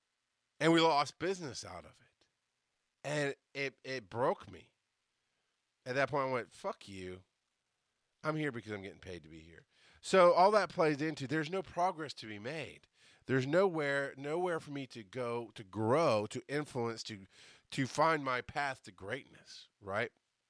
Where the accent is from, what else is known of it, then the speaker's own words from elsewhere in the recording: the South, United States; He was a New Englander, and I'm a Southerner.